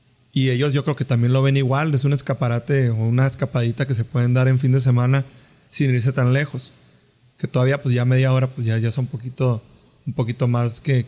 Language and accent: Spanish; Sonora, Mexico; Yo sí noto que en San Luis, pues por la cuestión, por mil cuestiones, el calor y porque somos de Sonora